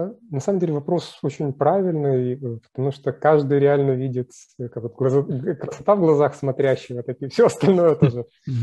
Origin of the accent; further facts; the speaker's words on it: Odesa, Odesa Oblast, Ukraine; я одессит, я украинец.